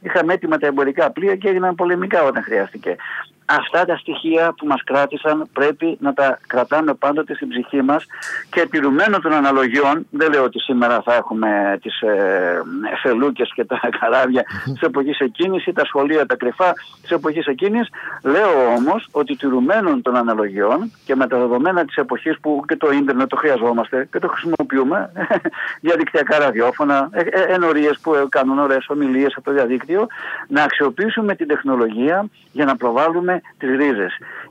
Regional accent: Macedonia, Greece; γιατί εγώ είμαι Μακεδόνας

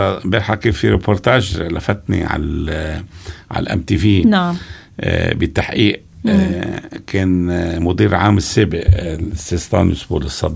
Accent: Lebanon; من نفوسنا كلبنانيين

